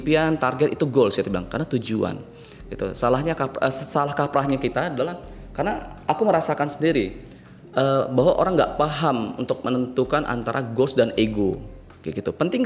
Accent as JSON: {"language": "Indonesian", "town": "Bireuen", "region": "Aceh", "country": "Indonesia", "tie": "born there", "said": "Aceh, lahir di Biren."}